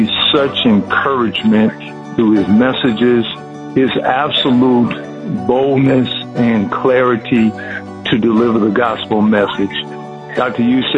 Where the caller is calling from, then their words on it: Tecumseh, Ontario, Canada; I'm calling from Tecumseh, Ontario, Canada.